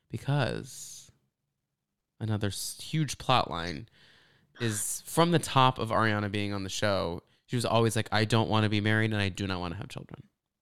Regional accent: Texas, United States; Growing up in Texas, like the Staten Island, Long Island, New York accent is so like hot

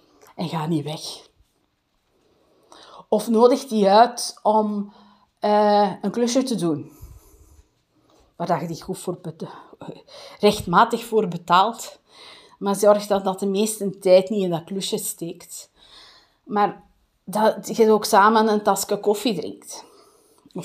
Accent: Limburg, Netherlands; born there; weg uit Limburg. Niet dat Limburg slecht is, maar ja. Maar weg uit de mentaliteit van waar ik geboren ben.

